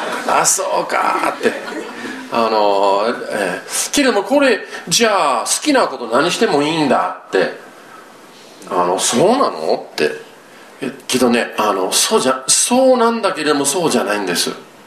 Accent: Yokohama, Kanagawa, Japan; 私が12歳の時に、横浜育ちですので

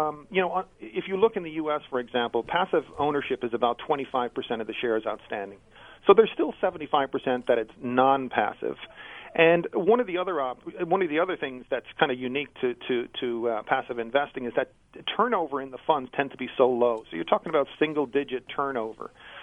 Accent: Ireland; moved away; You know, I grew up in Ireland. My goal was to try and get a scholarship to come to the United States. I ended up coming to Villanova

